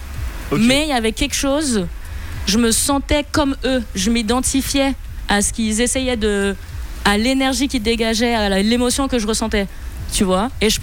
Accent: Côte d’Ivoire; Parce que quand j'étais petite, dans mon enfance, même quand j'ai grandi, j'étais en Côte d'Ivoire

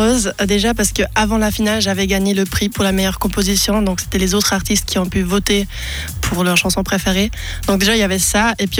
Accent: Switzerland; first language German; French is a second language; je suis suisse allemande, donc j'ai appris le français à l'école. Donc c'est vrai que c'est plus facile pour moi de réfléchir en allemand qu'en français.

